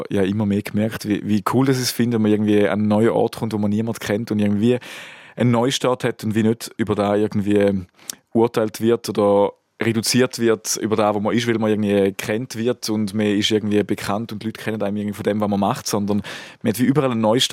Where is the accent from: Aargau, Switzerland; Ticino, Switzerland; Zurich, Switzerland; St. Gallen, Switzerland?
St. Gallen, Switzerland; Hemberg; Im Hemberg, im wunderschönen Toggenburg.